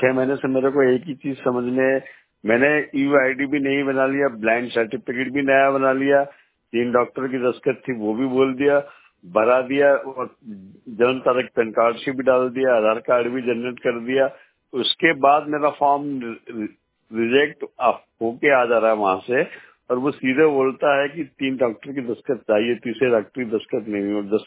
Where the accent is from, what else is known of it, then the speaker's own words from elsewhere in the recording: Chhindwara, Madhya Pradesh, India; मैं जिला छिंदवाड़ा मध्य प्रदेश का रहने वाला हूँ।